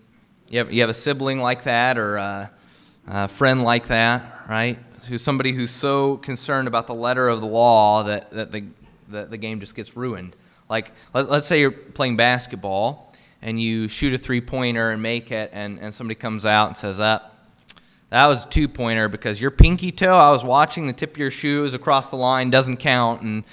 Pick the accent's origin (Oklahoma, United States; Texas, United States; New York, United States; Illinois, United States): Illinois, United States; you know, I'm from Illinois normally, and so a lot of people are Bears fans or Colts fans where the area I was from